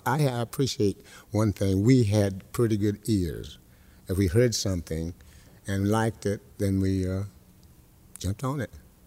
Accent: Madison, Florida, United States; born there; Oh, I was born in Madison, Florida, and that was 1915, 4th of July.

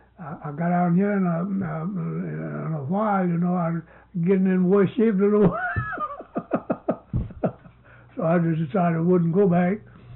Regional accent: South Carolina, United States; I came from South Carolina.

